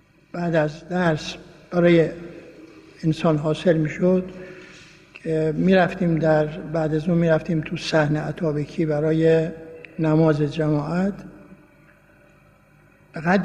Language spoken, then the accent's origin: Persian; Isfahan, Iran; moved away; در سال 1321 بود که از اصفهان من آمدم به قصد طلبگی در قم